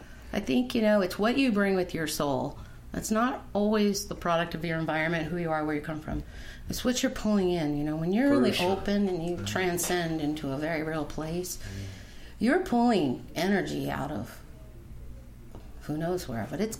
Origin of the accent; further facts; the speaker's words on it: Pinebrook, New Jersey, United States; I am from New Jersey, Pinebrook. Kind of a revolution town.